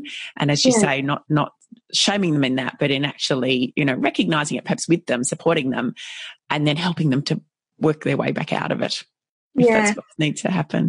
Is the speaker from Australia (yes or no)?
yes; Ballarat, Victoria, Australia; here in my hometown of Ballarat